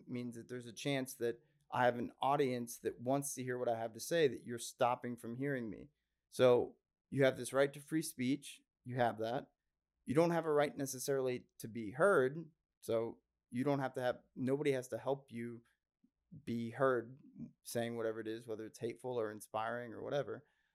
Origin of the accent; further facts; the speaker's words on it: Midwest, United States; I'm from the Midwest, and so you're going to find that I get a lot of names wrong.